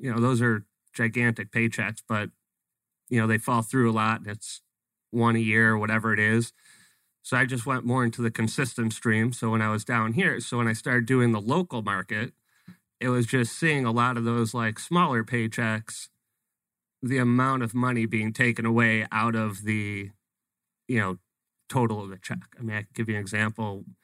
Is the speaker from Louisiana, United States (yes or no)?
no; Chicago, Illinois, United States; So my background is I'm originally from Chicago and I was actually a teacher in Chicago.